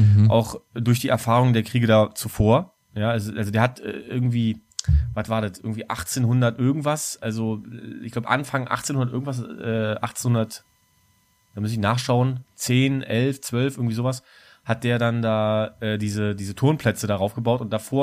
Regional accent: Berlin, Germany; wo ich herkomme, so Ostberliner Teil, Brandenburg und so

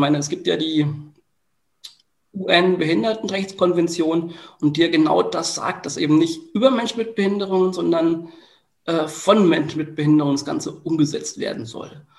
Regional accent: Bamberg, Bavaria, Germany; Ich bin ja immer noch auch in meiner Heimat ein Stück weit aktiv. Es ist so, dass ich meine Erfahrungen aus dem Projekt MIA mittlerweile auch ein Stück weit in Bamberg einbringe.

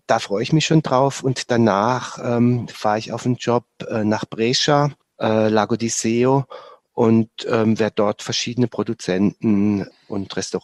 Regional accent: Germany; Kurpfälzer, ja.

